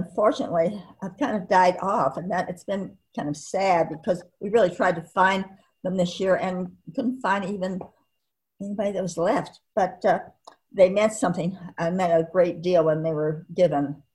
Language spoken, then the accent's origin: English; Illinois, United States; moved away; As I said, we grew up in Illinois, but I moved out here first, and then my parents followed me, so they lived kind of across the street from me.